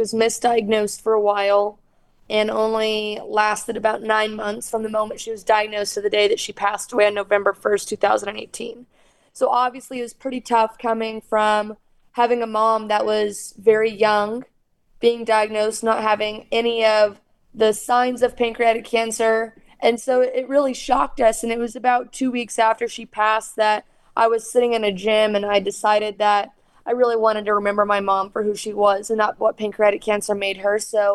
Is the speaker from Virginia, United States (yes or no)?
no; Arkansas, United States; I would really love to see more focus in my hometown in Arkansas.